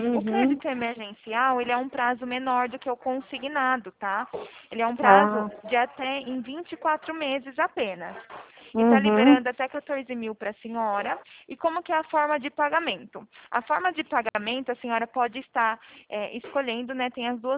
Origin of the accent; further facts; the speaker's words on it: Araras, São Paulo, Brazil; Eu sou daqui de Araras, né?